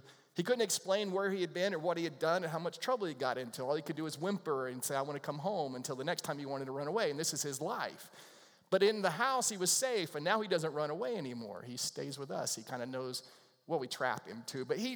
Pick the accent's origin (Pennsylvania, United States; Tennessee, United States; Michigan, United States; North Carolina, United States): North Carolina, United States; Morehead City; We would sit on our front porch in downtown Morehead City and watch the cars. That's how exciting my hometown was, right?